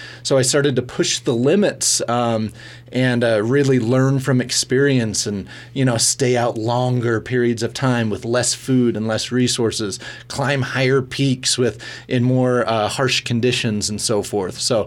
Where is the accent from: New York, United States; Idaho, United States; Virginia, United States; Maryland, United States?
Idaho, United States; Pocatello; I grew up here in Pocatello, born and raised here, graduated from Century High School and Idaho State. And I grew up on a small farm outside of Pocatello in Bannock County.